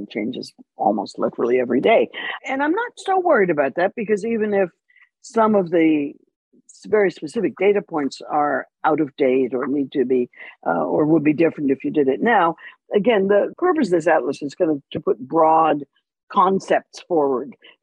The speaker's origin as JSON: {"language": "English", "country": "Canada", "said": "I'm Canadian, so I did know about the Bay of Fundy"}